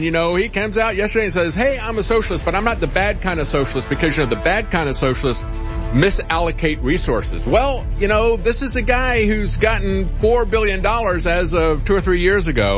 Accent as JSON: {"language": "English", "region": "Florida", "country": "United States", "tie": "born or raised there", "said": "As a matter of fact, when I grew up in Florida, almost all my friends were Cuban immigrants"}